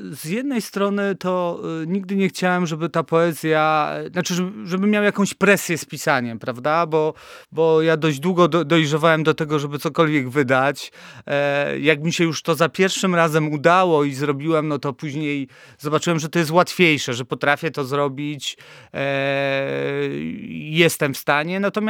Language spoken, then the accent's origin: Polish; Kraków, Lesser Poland, Poland; No ja pochodzę z takiego robotniczego osiedla krakowskiego